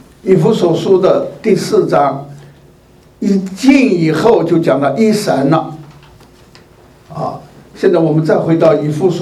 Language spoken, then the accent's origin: Chinese; China; 上帝两个字是我们中国人的说法。